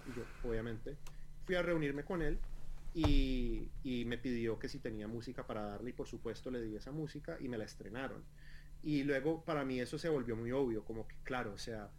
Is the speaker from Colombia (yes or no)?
yes; Colombia; yo en Colombia, yo soy colombiano, como tú habías mencionado, yo en Colombia estudié, pues en mi época universitaria, yo estudié composición orquestal en la Universidad de los Andes en Bogotá